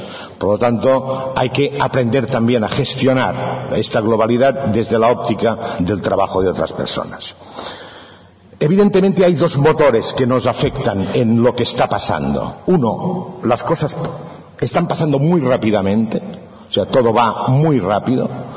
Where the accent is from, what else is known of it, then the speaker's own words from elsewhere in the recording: Manresa, Catalonia, Spain; yo soy de Cataluña, la Cataluña interior, la Cataluña profunda, Manresa concretamente, y desde allí pues yo recuerdo en mi infancia pues el transporte con caballos.